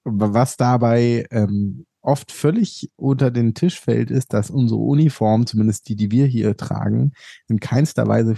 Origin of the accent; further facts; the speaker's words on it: Northern Germany, Germany; Und zumindest als Norddeutscher ist das sehr ungewohnt.